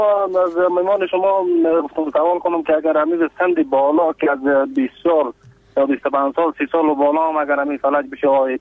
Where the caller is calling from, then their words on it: Kabul, Afghanistan; بله از کابل هستم،